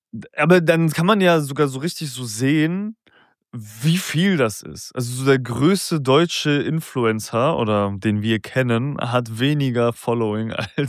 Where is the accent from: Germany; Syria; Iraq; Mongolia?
Iraq; Kurdistan Region; Ich komme ja aus dem Norden Iraks, aus dem kurdischen Teil dort.